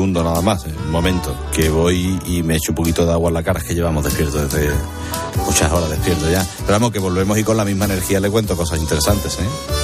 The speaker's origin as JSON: {"language": "Spanish", "town": "Seville", "region": "Andalusia", "country": "Spain", "lives_now": "Madrid, Spain", "said": "yo he cogido mucho ahora porque estoy ya prácticamente viviendo en Madrid, pero tú sabes, yo soy de Sevilla"}